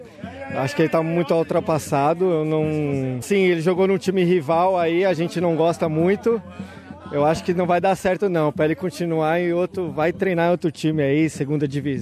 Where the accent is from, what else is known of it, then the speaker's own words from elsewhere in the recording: São Paulo, Brazil; now in Australia; Eu sou mais novo aqui, eu tô 3 anos só. Sou lá de São Paulo, capital também, Zona Norte.